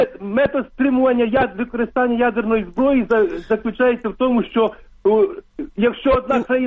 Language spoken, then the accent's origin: Ukrainian; Zaporizhzhia, Zaporizhzhia Oblast, Ukraine; Запоріжжя.